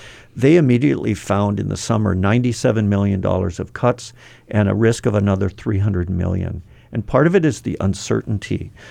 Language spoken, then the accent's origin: English; Hawaii Kai, Hawaii, United States; I did not know that growing up in Hawaii Kai, that really was one of the most productive fish ponds in the entire Pacific region.